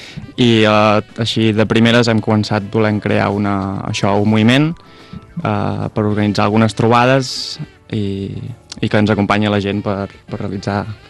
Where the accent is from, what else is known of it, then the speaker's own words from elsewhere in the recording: Vilafranca del Penedès, Catalonia, Spain; Sí, els tres som de Vilafranca.